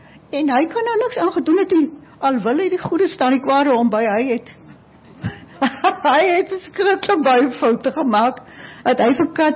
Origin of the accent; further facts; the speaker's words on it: Doringbaai, Western Cape, South Africa; also born or lived in Lambertsbaai; ek het nie groot geword in die area nie, ek het op Doringbaai en Lammelsbaai groot geword